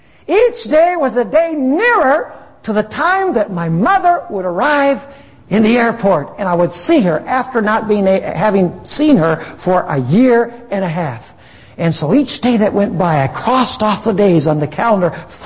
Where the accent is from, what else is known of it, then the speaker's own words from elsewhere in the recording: Wisconsin, United States; "It's time to ship this son of ours off to Wisconsin," because we're originally from Wisconsin, "to Wisconsin Academy so that he can learn to read and write English."